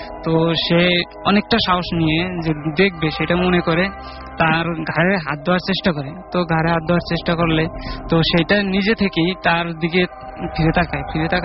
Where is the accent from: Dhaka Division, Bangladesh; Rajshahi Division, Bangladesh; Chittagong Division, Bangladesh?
Dhaka Division, Bangladesh; Madaripur; আমার জেলা কাহিনীটা মাদারীপুরের আমার গ্রামের।